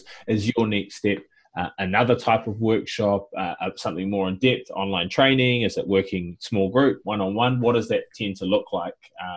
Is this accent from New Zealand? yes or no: yes; New Zealand; now in Australia; I mean, I'm living in Australia and I'm a Kiwi